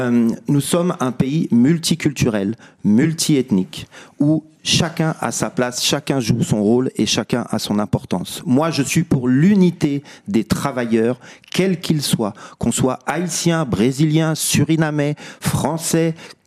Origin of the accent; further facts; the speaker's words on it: Saint-Michel-sur-Orge, Île-de-France, France; born there; moi je suis né en banlieue parisienne, dans une banlieue populaire à Saint-Michel-sur-Orge. J'ai travaillé pendant 10 ans en Seine-Saint-Denis en tant qu'enseignant. Ensuite, je suis parti à Mayotte 4 ans, où j'ai travaillé.